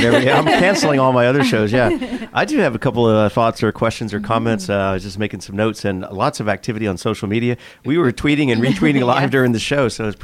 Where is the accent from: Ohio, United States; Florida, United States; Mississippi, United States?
Florida, United States; Miami; Oh, cause I'm from Miami, from Florida.